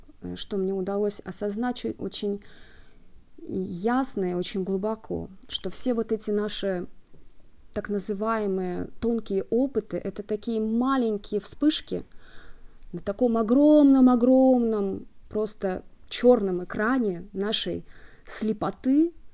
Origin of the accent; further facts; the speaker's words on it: Petrozavodsk, Republic of Karelia, Russia; now in Israel; Я из Петрозаводска, но сейчас я живу в Израиле, так что можно сказать, что я приехала из Израиля.